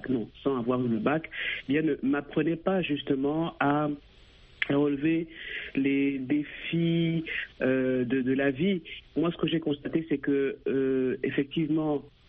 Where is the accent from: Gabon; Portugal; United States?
Gabon; also born or lived in France; j'ai commencé mes études en France, ensuite au Gabon, qui est mon pays d'origine. J'ai fait ma terminale là-bas